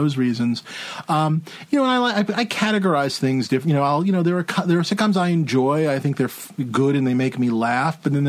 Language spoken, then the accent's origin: English; New York, United States; I grew up in New York and we'd come home from school and, you know, had keys